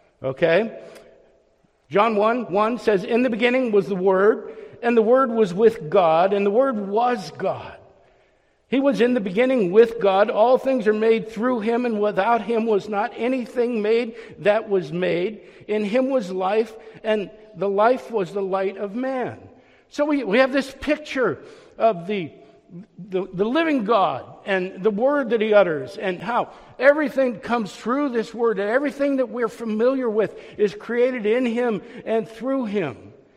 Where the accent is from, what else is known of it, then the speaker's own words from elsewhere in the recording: Youngstown, Ohio, United States; moved away as an adult; I just want to share with you that I grew up in Youngstown, Ohio. I left when I was 19 years old. I met Kelly down in Orlando. We got married, came up here.